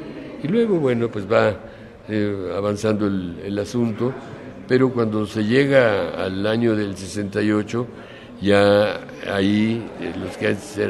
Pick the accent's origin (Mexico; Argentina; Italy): Mexico; Mexico City; yo crecí en la Colonia del Valle, y en la Colonia del Valle había un carnaval que se hacía anualmente